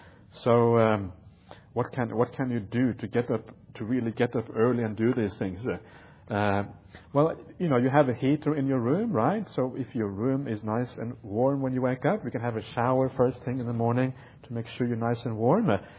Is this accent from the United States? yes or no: no; Norway; I remember when I grew up in Norway, sometimes it was minus 20 outside.